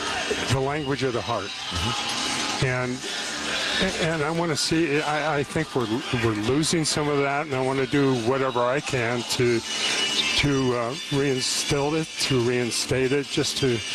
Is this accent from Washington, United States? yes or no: yes; Spokane, Washington, United States; and I think how I was brought up in Spokane, Washington, that was what we had as our tradition, as our backup.